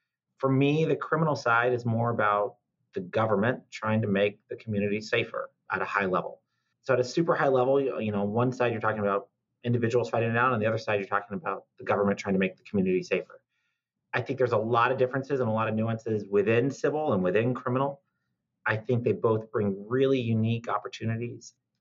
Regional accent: Florida, United States; I'm from Florida, and the winters in D.C. always got me a little tired.

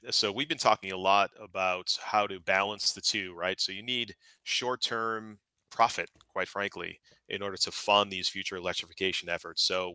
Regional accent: Salem, New Hampshire, United States; now in Wilmington, United States; Wilmington, North Carolina. So I'm originally from Salem, New Hampshire.

